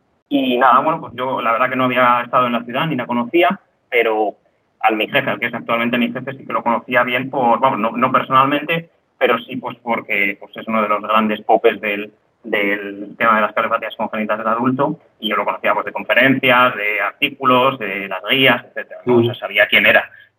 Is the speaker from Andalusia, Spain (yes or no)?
no; Madrid, Community of Madrid, Spain; now in Germany; yo soy de Madrid y estudié allí en Madrid también medicina, en la Autónoma de Madrid.